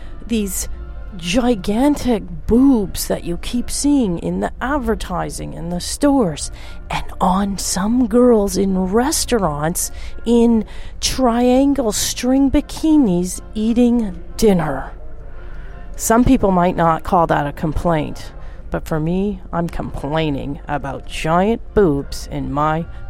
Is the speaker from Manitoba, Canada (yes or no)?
no; Toronto, Ontario, Canada; I am visiting from Toronto, Ontario, Canada.